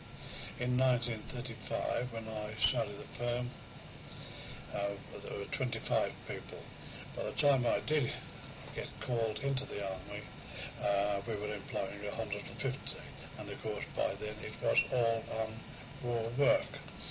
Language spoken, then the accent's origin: English; Birmingham, West Midlands, United Kingdom; born there; I was born in Birmingham in the year 1915, so I'm now coming up to 81 years of age.